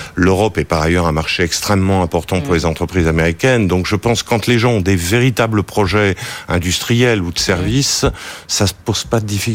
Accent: France; D'abord on a trouvé en tant que Français et franco-américain pour beaucoup que c'était l'année où il fallait célébrer

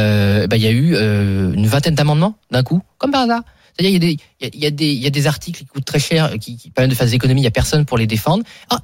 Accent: France; On devrait le savoir en tant que Français

